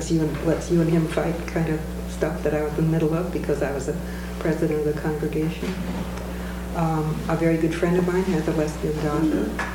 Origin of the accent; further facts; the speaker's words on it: Seattle, Washington, United States; I'm from Seattle, Queen Anne Lutheran Church.